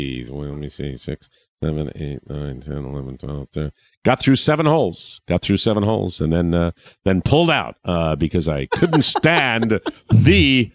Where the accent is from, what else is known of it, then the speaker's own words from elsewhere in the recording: Ireland; I'm Irish, right? You know I'm Irish.